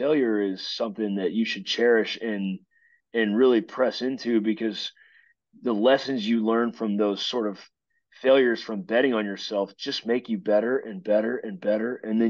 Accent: Lubbock, Texas, United States; I grew up in Lubbock. I want to be here, but I want to be on this football team.

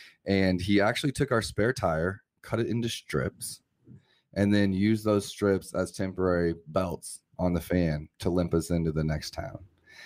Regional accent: Kinshasa, DR Congo; also born or lived in Cameroon / Moscow, Russia; I grew up in Africa. I grew up in like very dangerous rural environments, Congo, Kinshasa, Cameroon, even small time in Moscow.

